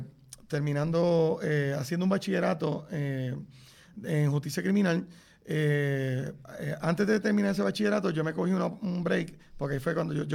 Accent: Aguadilla, Puerto Rico; also born or lived in Mayagüez; yo soy nacido en Mayagüez, pero criado toda mi vida en Aguadilla. Soy prácticamente producto de un residencial público. Uh-huh. Me crié en el residencial José Aponte. Y también viví en la Organización Victoria de Aguadilla, del área del pueblo.

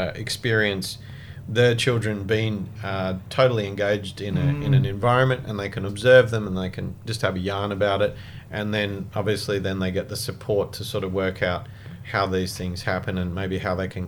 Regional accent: Cairns, Queensland, Australia; born there; also born or lived in China / Middle East / Papua New Guinea / Germany; Look, I was born in Cairns. I spent time in China, Middle East, PNG, Germany, a few other different places.

